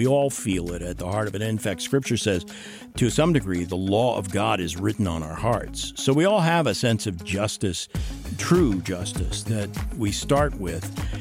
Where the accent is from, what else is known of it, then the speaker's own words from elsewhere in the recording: Tulsa, Oklahoma, United States; One was Tulsa, which is my hometown where I grew up. And one was Tampa, where I had just moved.